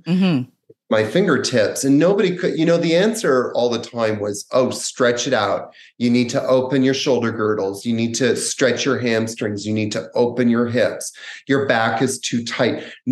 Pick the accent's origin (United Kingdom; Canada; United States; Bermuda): Canada; when I was about 18, growing up in Canada